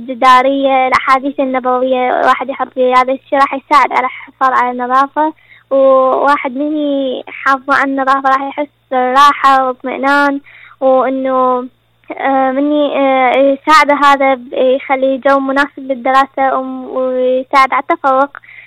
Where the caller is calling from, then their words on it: Sweden; السلام عليكم، … من السويد.